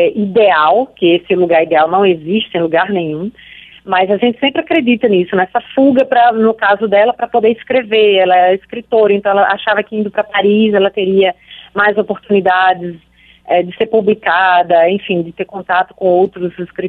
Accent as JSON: {"language": "Portuguese", "town": "Natal", "region": "Rio Grande do Norte", "country": "Brazil", "tie": "born or raised there", "said": "eu fui criada, aliás, todos nós do Grupo Carmim fomos criados no Nordeste urbano, numa Natal com prédios, numa Natal com teatros, ouvindo rock num bairro boêmio da cidade, assistindo cinema do leste europeu."}